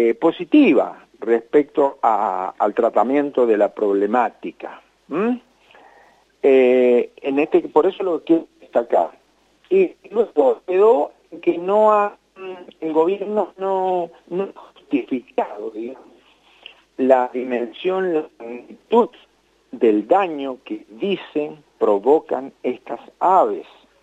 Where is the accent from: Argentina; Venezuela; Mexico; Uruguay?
Argentina; Mendoza; somos mendocinos y sabemos muy bien lo que pasa aquí en Mendoza